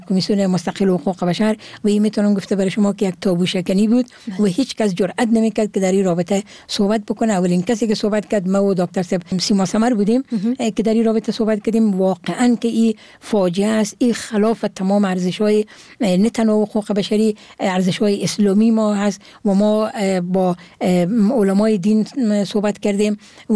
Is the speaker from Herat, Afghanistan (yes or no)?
yes; Herat, Afghanistan; چون امی زادگاه من هرات هست